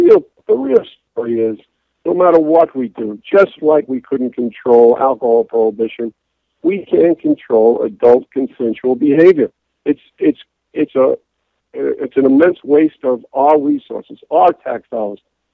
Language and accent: English; New York City, New York, United States; accent: New York; you may tell from my accent that I'm originally a New Yorker.